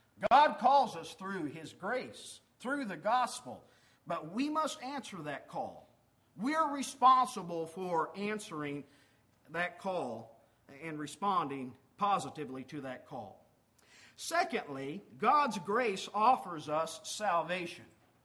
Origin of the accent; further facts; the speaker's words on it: Arkansas, United States; But I grew up in Northwest Arkansas, and being that close to Kansas City, I could tune in and watch Kansas City sports.